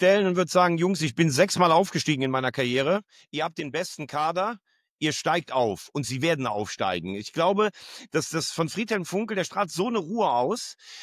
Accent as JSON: {"language": "German", "region": "Rhineland", "country": "Germany", "said": "So sind wir Rheinländer halt auch insgesamt."}